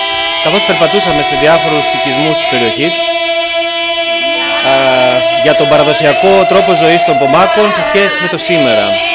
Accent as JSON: {"language": "Greek", "country": "Greece", "said": "Ήταν ενδιαφέρον ότι μας υποδέχτηκαν πάρα πολύ φιλικά στην Κούσλα, ειδικά όταν άκουσαν ότι είμαστε από την Ελλάδα."}